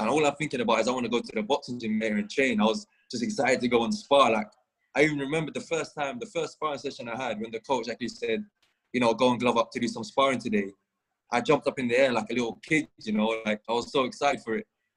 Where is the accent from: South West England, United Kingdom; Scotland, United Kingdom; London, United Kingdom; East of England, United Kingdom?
London, United Kingdom; I'm a super lightweight, born and bred in London, the UK.